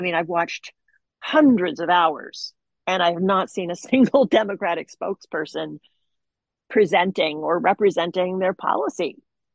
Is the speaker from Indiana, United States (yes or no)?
no; Nebraska, United States; when I was growing up in Nebraska, the farm report was on at 6 a.m., and there was content on television that spoke to that community